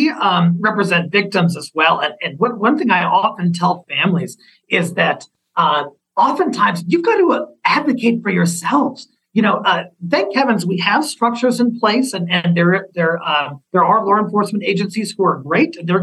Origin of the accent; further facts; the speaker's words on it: Colorado, United States; there have been at least a handful of examples in Colorado, my home state, that I'm aware